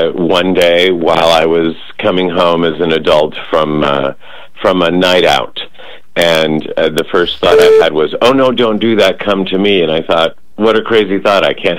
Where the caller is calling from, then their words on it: Los Angeles, California, United States; Los Angeles.